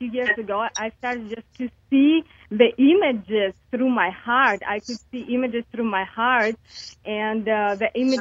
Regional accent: Kyrgyzstan; now in United States; I'm calling from Minnesota, in a rural town. I'm originally from Kyrgyzstan, and I've been traveling quite a bit too

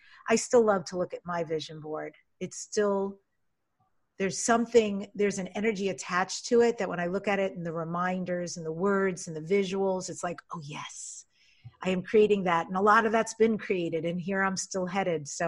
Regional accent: New York, United States; growing up in New York, which you said was also a strong point for me, but I have no plans to go back and live there

